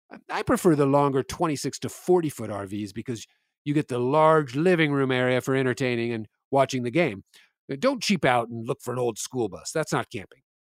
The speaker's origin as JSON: {"language": "English", "country": "United States", "said": "As an American, I couldn't be more proud of our great national park system"}